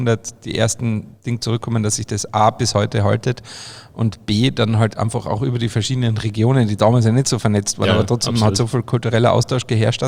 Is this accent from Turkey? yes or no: no; Obervellach, Carinthia, Austria; also bei uns in Oberfellach sind immer eine drum Maibaumer gestanden. Und was bei uns dann noch ist, das ist in Österreich ein bisschen anders, glaube ich, als zu Bayern.